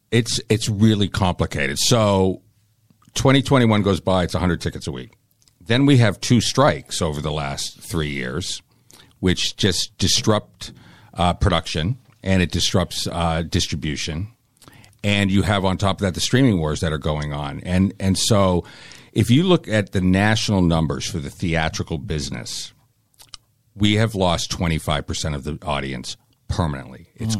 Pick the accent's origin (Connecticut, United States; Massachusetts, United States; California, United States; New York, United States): Massachusetts, United States; Boston; Well, because we grew up with independent movie theaters.